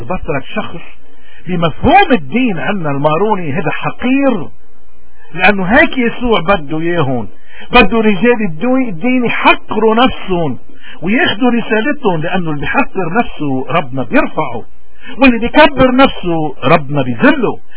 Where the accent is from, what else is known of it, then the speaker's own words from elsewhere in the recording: Lebanon; على فكرة صار عندنا بلبنان مليون لاجئ، مليون سوري، ونحن 4.5 ملايين